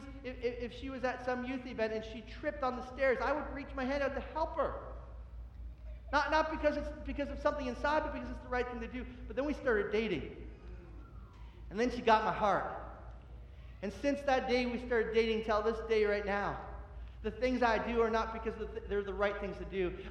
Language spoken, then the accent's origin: English; Oshawa, Ontario, Canada; we grew up in Oshawa